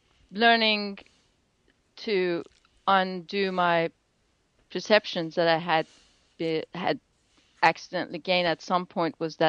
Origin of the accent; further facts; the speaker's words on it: Melbourne, Victoria, Australia; Nothing against people in Sydney, but I'm actually from Melbourne.